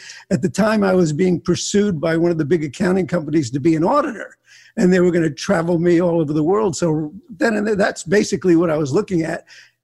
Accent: Miami, Florida, United States; also born or lived in Newark, New Jersey; I grew up in Miami. I was born in Newark, New Jersey, where, you know, born in Newark and then actually couldn't stand the weather. And when I was about two, we moved down to Florida and then moved around.

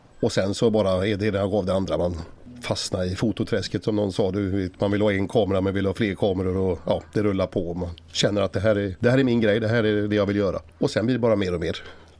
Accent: Lysekil, Västra Götaland County, Sweden; och bor bosatt i Lysekil där jag är född.

